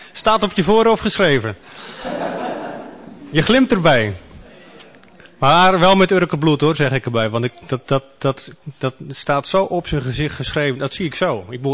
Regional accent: Urk, Flevoland, Netherlands; ik kom uit Urk, geboren en getogen.

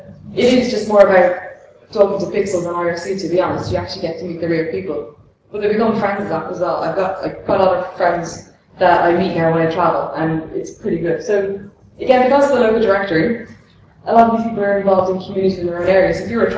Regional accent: Ireland; So again, I'm from Ireland

